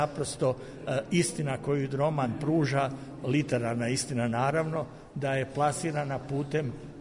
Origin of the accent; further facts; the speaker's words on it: Kozarska Dubica, Republika Srpska, Bosnia & Herzegovina; born there; jer ja sam rođen u Gozarskoj Dubici i te teme su mene interesovale mnogo više nego možda neke druge pisce koji nisu iz tih krajeva